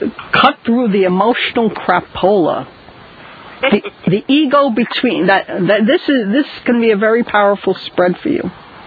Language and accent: English; Coney Island, New York, United States; Remember, I was brought up in Coney Island.